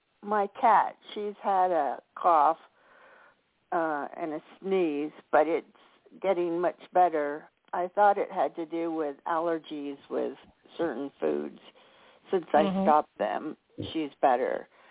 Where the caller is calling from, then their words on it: California, United States; I'm calling from Northern California.